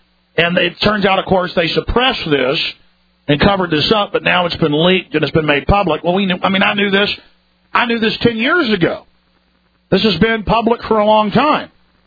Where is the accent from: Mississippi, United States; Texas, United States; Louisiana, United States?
Texas, United States; Dallas; And I never had allergies growing up in Dallas. And then I moved here as a young man.